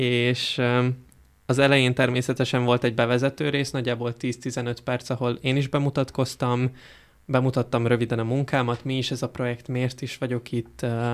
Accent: Štúrovo, Nitra Region, Slovakia; a saját szülővárosomat, Párkányt, és akkor Esztergomot próbálnám így minél inkább is minél több oldalról megfogni

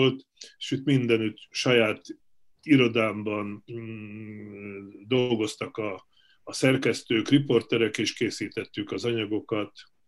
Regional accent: Šahy, Nitra Region, Slovakia; moved away as an adult; also born or lived in Munich; Felvidéken születtem 1956-ban, Ipolyság, Ipoly Balog, aztán 30 éves koromig ott voltam újságíró

